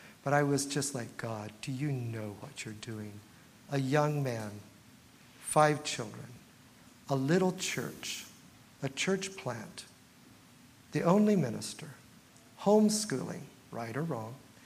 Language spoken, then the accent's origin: English; Midwest, United States; also born or lived in Oregon / Indiana; I grew up in the Midwest, and I went to Oregon